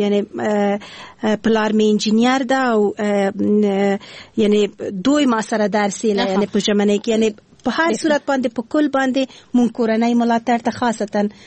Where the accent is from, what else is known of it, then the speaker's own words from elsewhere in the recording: Kabul, Afghanistan; born there; زه ده اصلا پلار می ده خوست ده، مور می ده پکتیا ده، او زه په خپل کابل کې زیږیدلی یم، خو په هر صورت ده خوست تل کېږم.